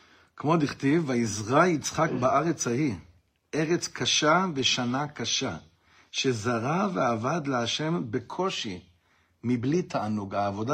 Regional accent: Ra'anana, Central District, Israel; אני גדלתי ברעננה, אבל שם זה לא מסתדר.

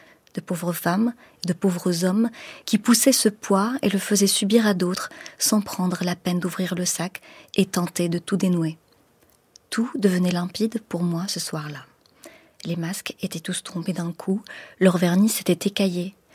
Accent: Morocco; Je suis née au Maroc, j'y ai grandi

